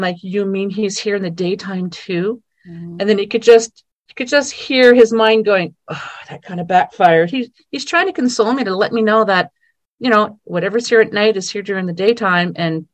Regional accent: New Brunswick, Canada; Well, first of all, I am in the Ottawa Valley in Ontario, Canada, and I was born and raised in New Brunswick on the East Coast.

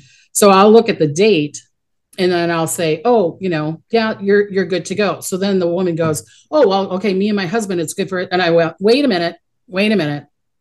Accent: New Zealand; born there; I can't speak English that well, the way it is, even though I was born in New Zealand, my parents were from Holland. So they spoke Dutch all the time

